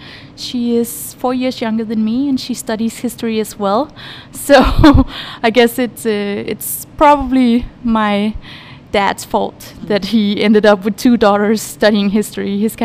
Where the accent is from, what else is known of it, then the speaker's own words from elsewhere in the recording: Roskilde, Zealand, Denmark; Well, I grew up in Roskilde, which is a city about 30 minutes from Copenhagen. It was the capital of Denmark in the Viking Age.